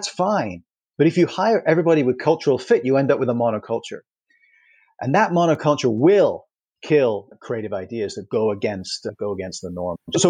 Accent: Toronto, Ontario, Canada; the Toronto Raptors, my hometown, Toronto Raptors basketball team

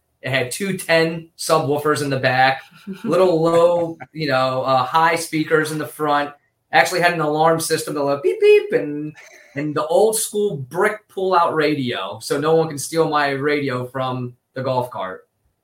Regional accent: North Lauderdale, Florida, United States; I grew up in South Florida, first of all, and I was raised in North Lauderdale.

